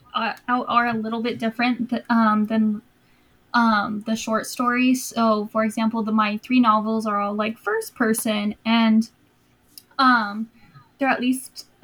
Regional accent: United States; My husband's Korean and I'm, you know, obviously white and I'm American.

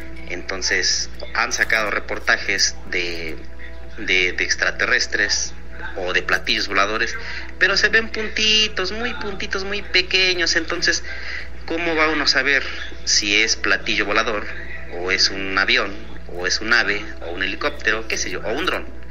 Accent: Tlaxcala, Mexico; Yo soy de Tlaxcala y ahí es muy común que haya apariciones y leyendas, ¿no?

